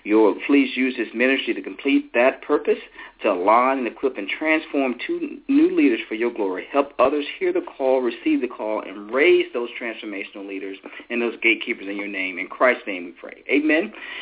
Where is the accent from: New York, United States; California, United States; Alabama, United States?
Alabama, United States; Greenville; recall that I grew up in L.A., Lower Alabama, a small town, Greenville. My hometown, that's my home. But we also live in a small community called Mount Zion.